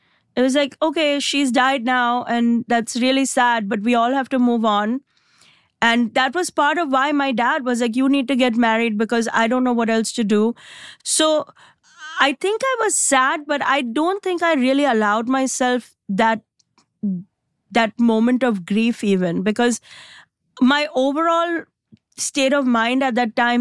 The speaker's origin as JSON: {"language": "English", "country": "India", "said": "I came from India and India is anything but small. But Indian culture is very warm at its core."}